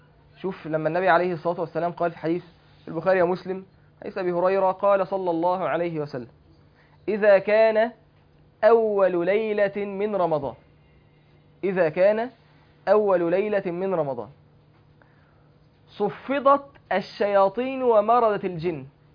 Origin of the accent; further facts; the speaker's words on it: Mansoura, Dakahlia, Egypt; كان لسه شاب عندنا في المنصورة